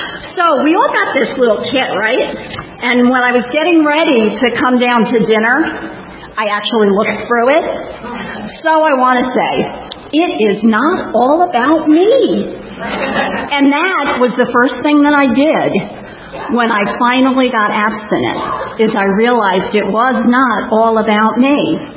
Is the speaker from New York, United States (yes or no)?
no; New Jersey, United States; I'm from Central Jersey